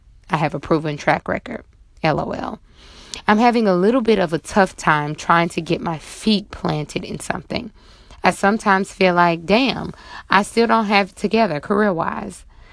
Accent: Monroe, Louisiana, United States; I had to drive home to my hometown of Monroe, Louisiana

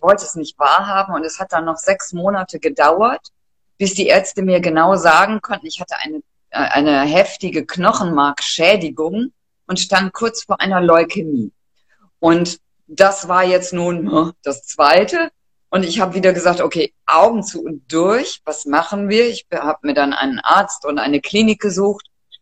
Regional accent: Cologne, North Rhine-Westphalia, Germany; born there; moved away as an adult; now in Aachen, Germany; ich bin 59 Jahre alt und ich lebe seit meinem Biologiestudium in Aachen. Ich bin in Köln geboren und bin dann zum Studium nach Aachen gegangen, habe dort Biologie studiert und lebe immer noch mit meiner Familie und meinem Hund in Aachen.

